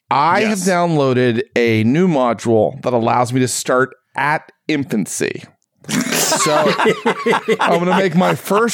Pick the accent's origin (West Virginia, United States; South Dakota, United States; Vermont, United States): West Virginia, United States; Morgantown; also born or lived in Tennessee; I was raised in Morgantown, West Virginia. I spent time in West Virginia. You know, I lived actually in a place called Cassville Hollow when I was growing up.